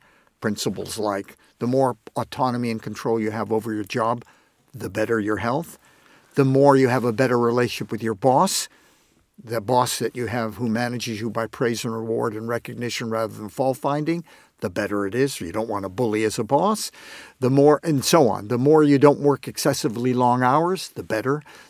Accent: Hollywood, California, United States; I'm from Hollywood originally, by the way.

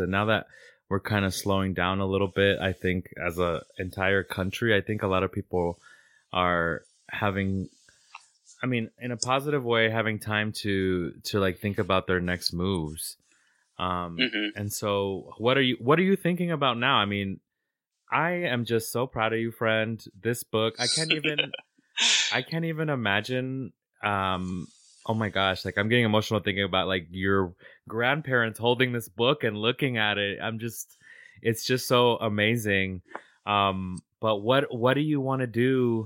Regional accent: Durango, Mexico; And I'm from I'm from Durango, from El Norte. So they love their red sauces there.

